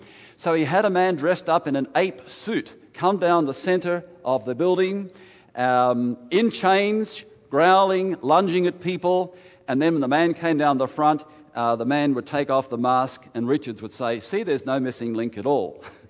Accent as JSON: {"language": "English", "country": "Australia", "said": "When he knew I was an evangelist from Australia, come home, a fellow evangelist, and I had two beautiful evenings with him."}